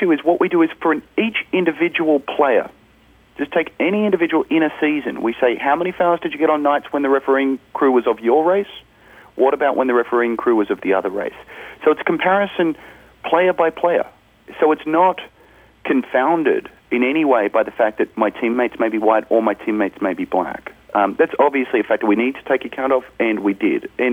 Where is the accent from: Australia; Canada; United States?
Australia; I'm Australian.